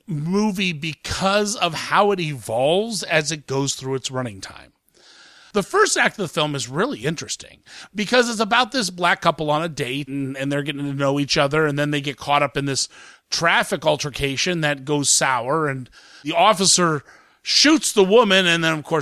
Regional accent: Ohio, United States; There have been a couple of them that have happened in Ohio. I'm from Ohio.

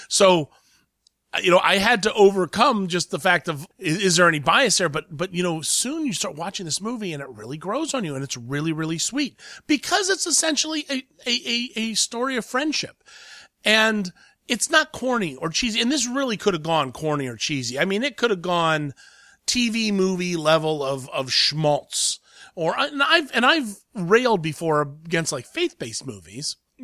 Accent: Columbus, Ohio, United States; who is actually from Cincinnati, so he's from my neck of the woods. I'm from Columbus

